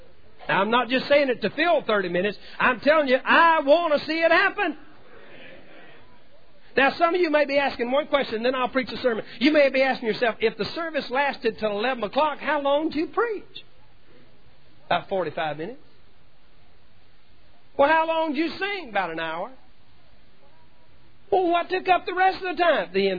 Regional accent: the South, United States; I'm from the Bible Belt.

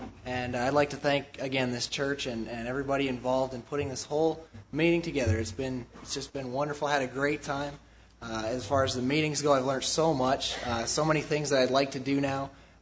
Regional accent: Canada; but I am a Canadian, and I'm proud to be one.

